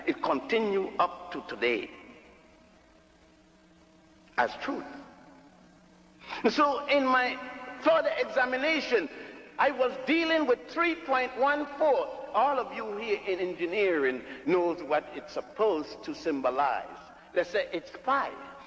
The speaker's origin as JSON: {"language": "English", "country": "Puerto Rico", "tie": "born or raised there", "also_born_or_lived": "Ethiopia / Virgin Islands / Cuba / Brazil", "said": "I was born in Ethiopia, grew up in Puerto Rico, and the Virgin Islands, and Cuba, and Brazil."}